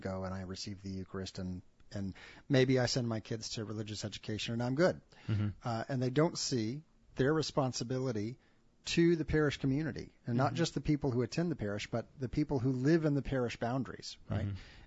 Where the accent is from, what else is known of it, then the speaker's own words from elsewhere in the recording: Dallas, Texas, United States; I grew up in the Dallas area, and there was this big push from all the cities, please shop in your hometown, right?